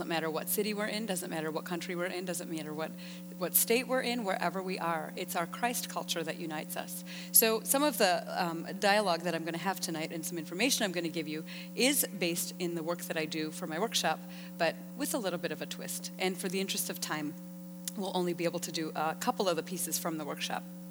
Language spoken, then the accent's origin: English; Canada; also born or lived in India; now in United States; Because I was born in India. I grew up in Canada from the age of 5, and then I met and married my husband and live in the U.S.